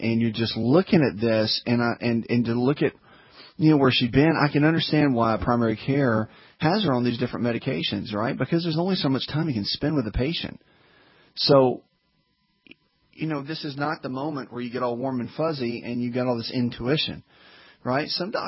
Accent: the South, United States; Everybody puts on that smile, especially in the South. I'm from the South.

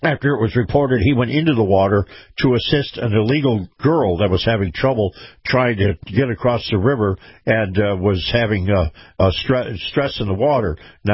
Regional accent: United States; because I am an American first and everything else comes after that.

